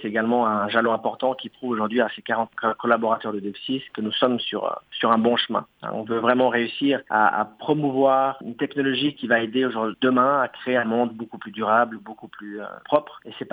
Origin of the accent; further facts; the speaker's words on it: Montreux, Vaud, Switzerland; je suis moi-même un enfant de cette région. Je suis né à Montreux, je suis parti un moment en Italie, mais je suis revenu. J'ai grandi dans les rues de Montreux, de Clarens, de Vevey. Aujourd'hui, j'habite la Tour de Paix.